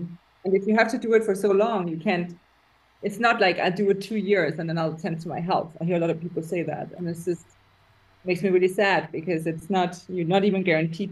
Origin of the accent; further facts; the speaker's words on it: Denmark; So I would say Europe or even my home country, Denmark.